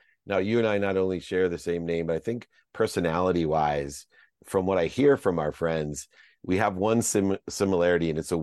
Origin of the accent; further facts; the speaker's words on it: Akron, Ohio, United States; I'm from Akron, Ohio, born in the same hospital as LeBron and Steph Curry.